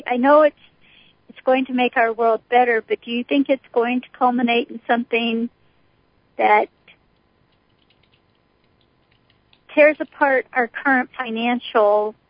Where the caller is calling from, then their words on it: Tucson, Arizona, United States; I'm calling from Tucson.